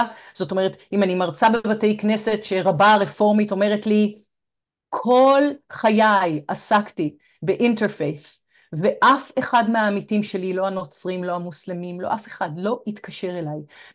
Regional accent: Montreal, Quebec, Canada; אני ממונטריאול, שם נולדו ילדיי

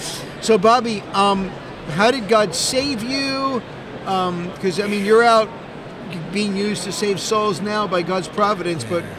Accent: New York City, New York, United States; All right, so we're from New York City, a little bit further than you, I think.

